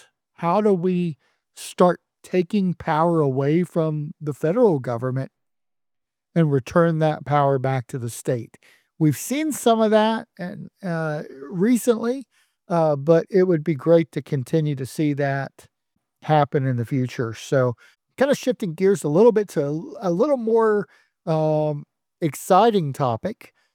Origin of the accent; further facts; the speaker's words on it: West Virginia, United States; I'm from West Virginia. I firmly believe that West Virginians can take care of West Virginians.